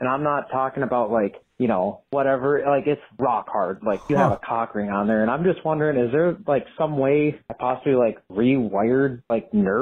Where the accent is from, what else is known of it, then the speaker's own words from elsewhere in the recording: Minnesota, United States; I'm 26 from Minnesota.